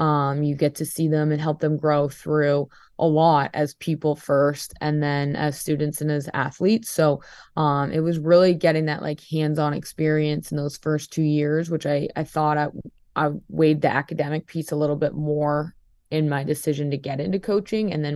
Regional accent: Peterborough, Ontario, Canada; Just that whole experience, like being in my hometown, the city support was like amazing.

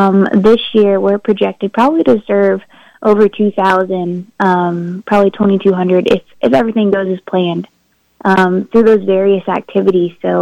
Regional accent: Dodge City, Kansas, United States; I grew up in Southwest Kansas. A little shout out to Dodge City, Kansas. And, grew up enjoying the outdoors.

